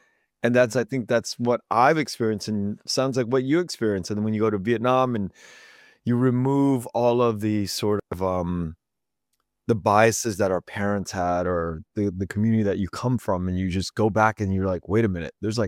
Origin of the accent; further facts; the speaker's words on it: United States; And that's the thing I think about growing up in America.